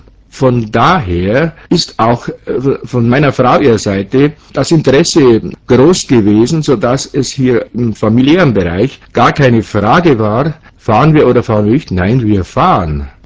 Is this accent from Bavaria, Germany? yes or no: yes; Bavaria, Germany; born there; Ich bin im Landkreis Amberg-Sulzbach geboren. Meine Mutter war eine Oberpfälzerin.